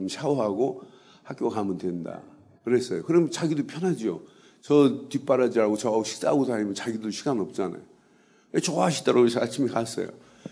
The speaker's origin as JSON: {"language": "Korean", "country": "South Korea", "said": "난 한국에서 온 목사입니다."}